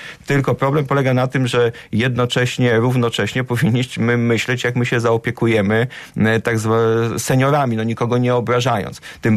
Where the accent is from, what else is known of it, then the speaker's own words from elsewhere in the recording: Konkolewnica, Lublin Voivodeship, Poland; born there; Urodziłem się na wsi, gmina Konkolewnica, powiat Radzyński. To jest, dzisiaj jesteśmy północny zachód, a to jest południowy wschód.